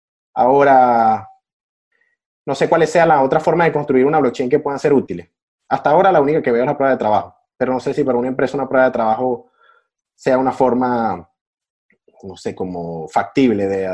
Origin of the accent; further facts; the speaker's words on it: Venezuela; quizás porque soy venezolano